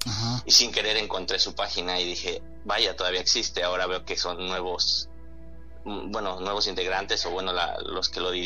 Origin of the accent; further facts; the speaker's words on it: Puebla, Mexico; soy operador de maquinaria pesada y de hecho sí soy de Puebla, pero estoy trabajando en la obra del Tren Maya, en lo que es en lo que es toda la península.